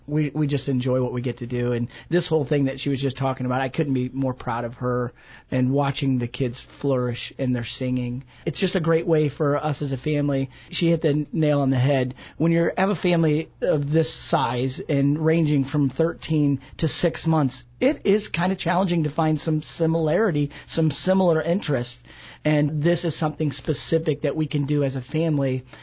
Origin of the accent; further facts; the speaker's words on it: Illinois, United States; Yeah, I grew up in this area. I'm born and raised in Central Illinois. I went to school here, small town kid.